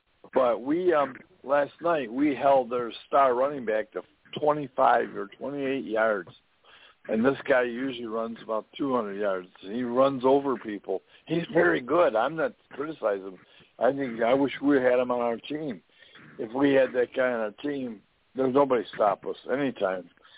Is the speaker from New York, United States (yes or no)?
yes; Buffalo, New York, United States; I'm from Buffalo, New York.